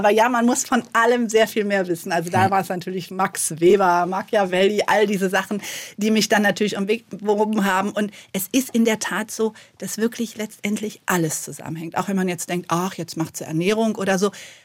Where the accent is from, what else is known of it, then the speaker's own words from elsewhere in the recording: Berlin, Germany; ich bin da aufgewachsen. Ich bin Berlinerin, wobei ich sagen muss, wenn ich in Berlin bin, werde ich ganz oft gefragt, wo kommst du denn her?